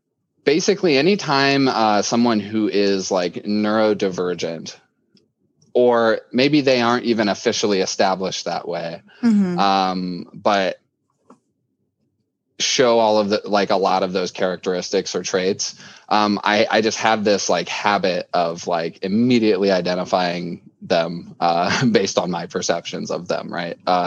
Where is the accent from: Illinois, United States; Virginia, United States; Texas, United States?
Illinois, United States; Peoria; also born or lived in Farmington, Illinois; I am 33 years old. I was born here in Peoria, Illinois, and I went to school here until about fourth grade. I moved out to what's called Farmington, Illinois